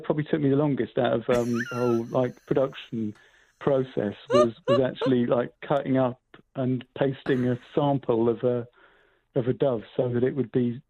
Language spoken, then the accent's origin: English; Andover, South East England, United Kingdom; I grew up in Andover, which is like a, I don't know, it's kind of grown all the time. It used to be a small town in the middle of Hampshire, just down the road from Stonehenge.